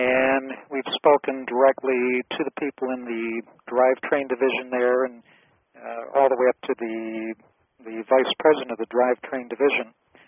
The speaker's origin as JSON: {"language": "English", "town": "Grosse Pointe", "region": "Michigan", "country": "United States", "tie": "born or raised there", "also_born_or_lived": "Detroit / Dearborn", "said": "I was basically born in Detroit, in East Detroit. I grew up in Dearborn for about 5 years, Dearborn. Our family moved to Grosse Pointe."}